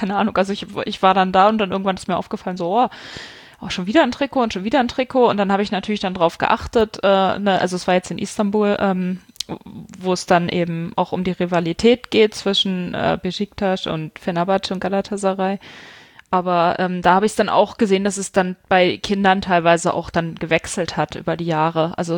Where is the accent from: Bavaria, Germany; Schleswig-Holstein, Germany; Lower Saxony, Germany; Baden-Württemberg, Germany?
Lower Saxony, Germany; Hanover; also ich komme aus Hannover